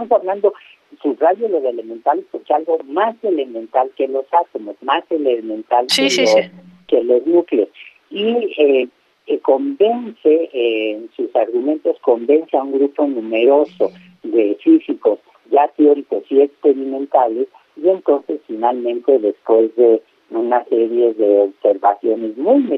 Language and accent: Spanish; Tijuana, Baja California, Mexico; born there; se supone que nací en Tijuana